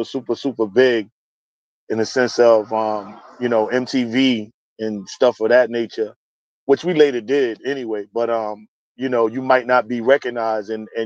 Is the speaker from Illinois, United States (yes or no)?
no; Miami, Florida, United States; moved away; also born or lived in New York; Yeah. I'm from fucking Miami. So I moved to New York.